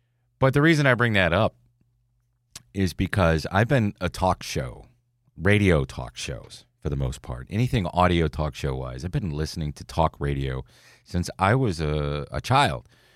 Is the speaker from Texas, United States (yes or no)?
no; Mansfield, Pennsylvania, United States; also born or lived in Elmira, New York; Mansfield, PA is where I spent most of my time, but I was born in Elmira, New York, and spent time there back and forth. All this. So I say I'm from Elmira, New York.